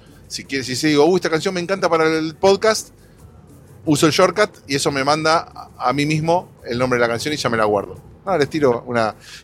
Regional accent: Argentina; Y como bien argentinos, decimos, Argentina que triunfó en Hollywood, ¿viste?

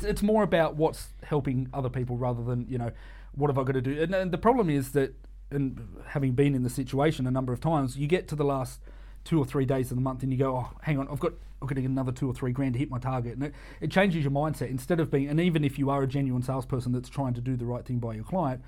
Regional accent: Sydney, New South Wales, Australia; I mean, I'm from Sydney, so I spent a great deal of my time over in Sydney in the telco industry

